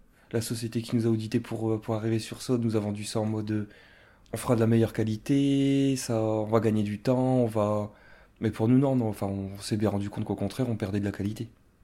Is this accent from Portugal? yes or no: no; Hersin-Coupigny, Hauts-de-France, France; j'ai 30 ans, je suis natif d'Hers-Saint-Coupigny et je suis comptable, ici sur Liévin à Ford.